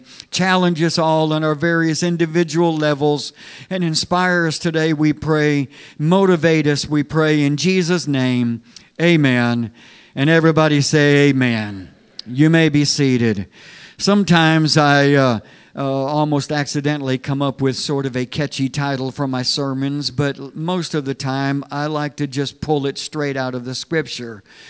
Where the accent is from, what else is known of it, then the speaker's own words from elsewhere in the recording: California, United States; I guess that's the California boy in me. I was raised in California. We didn't really see a lot of dramatic change in the seasons in Southern California, but when I eventually moved east and settled in the Midwest area